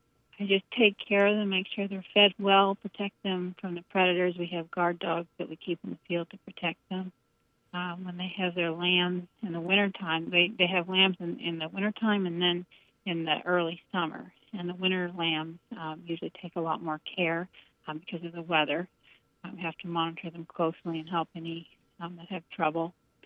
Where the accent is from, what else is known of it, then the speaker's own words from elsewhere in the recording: Cave Junction, Oregon, United States; I grew up in Cave Junction, Oregon, on a farm here with my family.